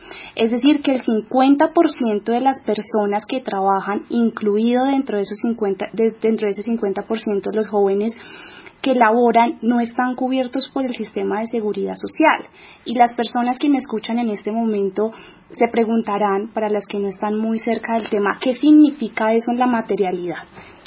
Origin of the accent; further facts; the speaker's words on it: Colombia; como jóvenes colombianos.